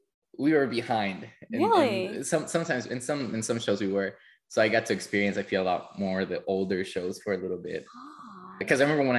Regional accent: Mexico; English is a second language; because I grew up in Mexico.

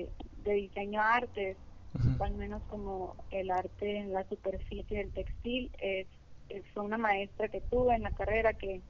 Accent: Ciudad Obregón, Sonora, Mexico; Muy bien, pues soy de Ciudad Obregón, Sonora, México.

